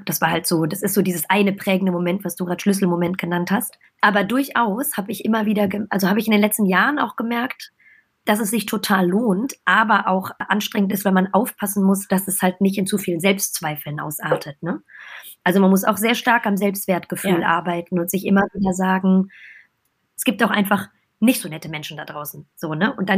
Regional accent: Düsseldorf, North Rhine-Westphalia, Germany; also born or lived in Essen; ich bin in Essen geboren, in Düsseldorf groß geworden, also Rheinländerin.

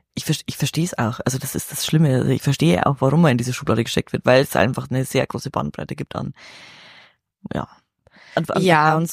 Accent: Regensburg, Bavaria, Germany; und bei uns ich komme aus Regensburg, wir haben ein Stadion mit 15.000 Plätzen

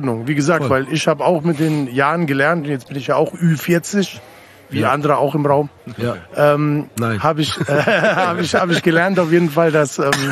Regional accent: Frankfurt, Hesse, Germany; denn ich bin Frankfurter und farblos

